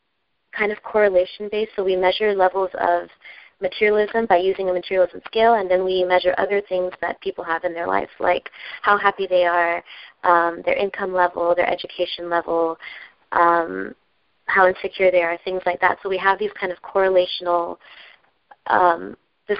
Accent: McAllen, Texas, United States; Well, I grew up in South Texas, with a huge family, kind of on the border of Mexico in this little city called McAllen.

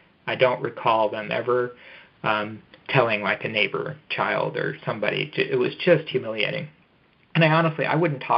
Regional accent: Omaha, Nebraska, United States; born there; And so I was born in Omaha. So I was born in the Midwest in Nebraska.

